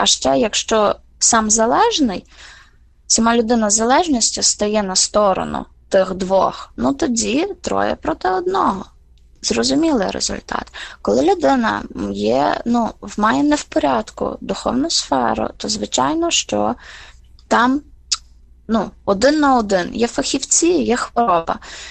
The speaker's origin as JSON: {"language": "Ukrainian", "town": "Lviv", "region": "Lviv Oblast", "country": "Ukraine", "said": "бо я зі Львова, в нас на Львівщині"}